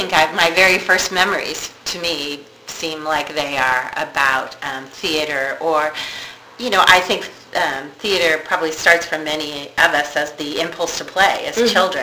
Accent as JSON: {"language": "English", "region": "Midwest", "country": "United States", "tie": "born or raised there", "said": "I grew up in suburbia in the Midwest, and my mother was having a group of bridge ladies over"}